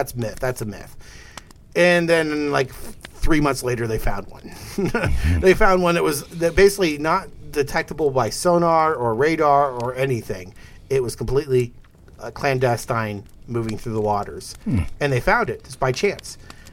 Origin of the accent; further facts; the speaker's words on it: United States; As an American, try going up there and becoming a Canadian citizen.